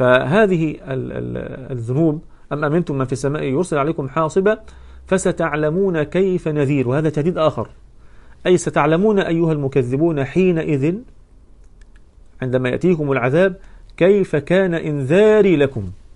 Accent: Egypt; والناس تعيش كما تعلمون ليس كما عندنا في مصر، يعني مش مستشعرين قوي موضوع نعمة المطر، لأن عندنا النهر والكلام ده، نهر النيل والمياه العذبة

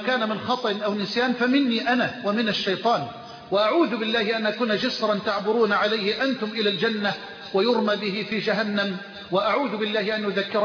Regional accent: Egypt; واجعل بلدنا مصر أمنا أمانا سخاء رخاء

